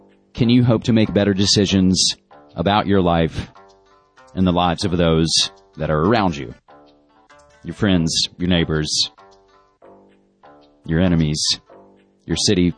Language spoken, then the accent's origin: English; Fayetteville, West Virginia, United States; now in Portland, United States; visited family, and my hometown of Fayetteville, West Virginia.